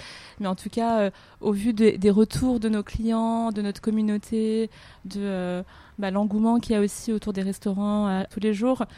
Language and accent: French; Paris, Île-de-France, France; je suis chinoise et j'ai toujours grandi à Paris.